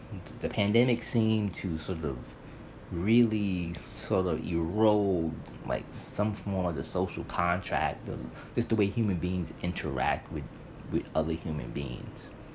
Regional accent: New York City, New York, United States; And look, I grew up in New York City, so I know kids can be cruel to other kids.

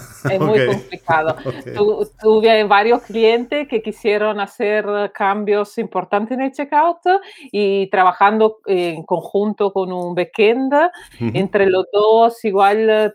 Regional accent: Italy; Spanish is a second language; also born or lived in Spain; now in Chile; soy italiana y vivo en Chile. Entonces vivo en Chile ya hace muchos años, después de haber vivido muchos años en España también.

